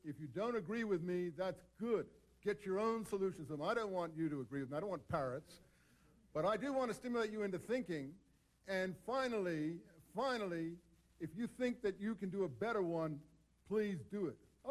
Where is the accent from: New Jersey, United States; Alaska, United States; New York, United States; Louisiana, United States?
New Jersey, United States; I'm from New Jersey.